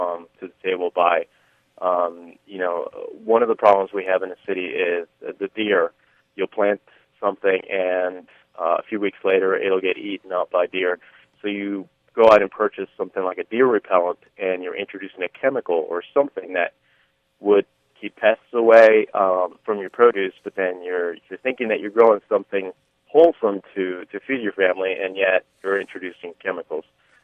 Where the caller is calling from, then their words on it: Lynchburg, Virginia, United States; I'm calling from Lynchburg, and thanks for having me on the air.